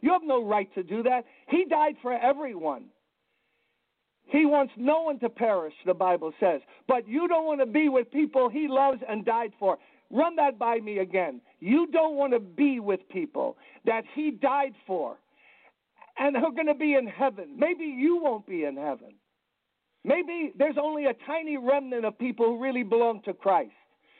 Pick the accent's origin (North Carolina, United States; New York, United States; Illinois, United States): New York, United States; Brooklyn; You know, I grew up in Brooklyn playing basketball on the playground.